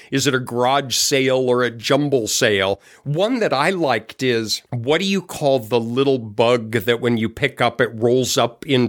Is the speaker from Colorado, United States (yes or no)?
yes; Colorado, United States; also born or lived in Arizona / California / North Carolina; So I grew up in Colorado and spent my whole all the way through postdoc on the West Coast. I was in Arizona and California.